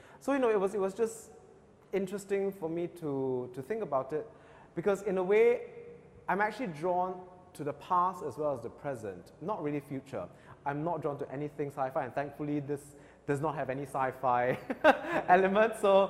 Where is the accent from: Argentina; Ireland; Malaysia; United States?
Malaysia; as a Malaysian film director